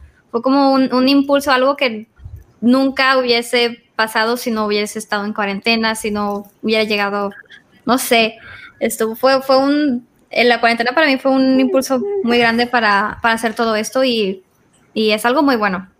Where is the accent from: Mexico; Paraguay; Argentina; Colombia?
Mexico; northern Mexico; yo tengo actualmente 23 años. Soy de México, del norte.